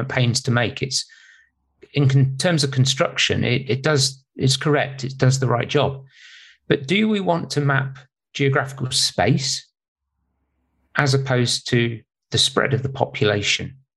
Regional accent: United Kingdom; not least I'm British.

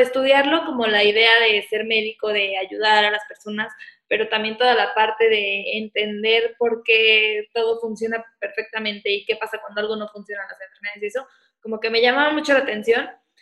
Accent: Morelia, Michoacán, Mexico; also born or lived in Guadalajara; yo soy de Morelia y me fui a Guadalajara a estudiar, entonces fue la primera vez que viví con roomies

